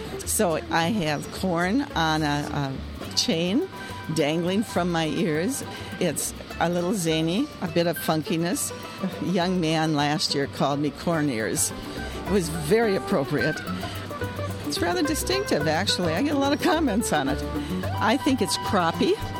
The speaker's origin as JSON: {"language": "English", "region": "Minnesota", "country": "United States", "said": "I am from Western Minnesota."}